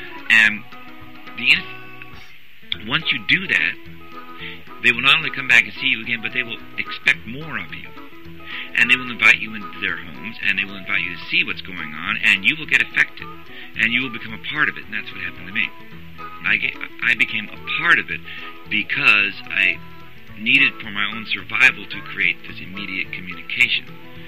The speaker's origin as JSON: {"language": "English", "town": "San Jose", "region": "California", "country": "United States", "said": "I'm from here, basically. I'm from San Jose."}